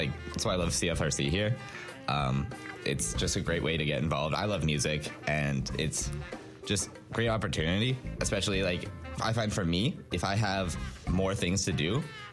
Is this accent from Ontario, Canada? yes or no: no; Calgary, Alberta, Canada; I'm from Calgary, so, like, during the winter, we actually get these, like, Chinooks, where it's, like, a nice break from the, you know, minus 20, 30 degree.